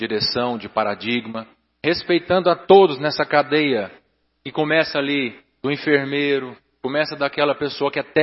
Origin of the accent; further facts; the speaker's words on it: Anápolis, Goiás, Brazil; sou filho de Anápolis. Nunca recebi nenhum título, vereador Jackson, porque nasci em Anápolis com muita honra, muito prazer.